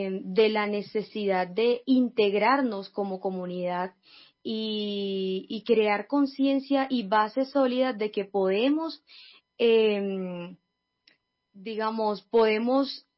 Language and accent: Spanish; Lorica, Córdoba, Colombia; Correcto, sí, soy de Lorica, Córdoba.